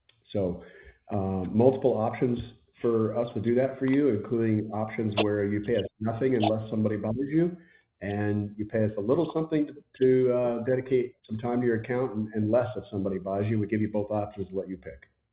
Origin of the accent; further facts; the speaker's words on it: Mississippi, United States; now in Scottsdale, United States; I'm from Mississippi. But I live in Scottsdale now, Arizona.